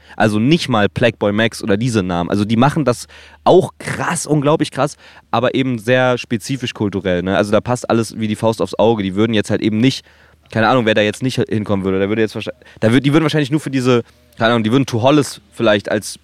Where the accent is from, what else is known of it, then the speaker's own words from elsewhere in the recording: Potsdam, Brandenburg, Germany; ich komme aus Potsdam, ja. Ich war viel in Berlin in meiner Jugend.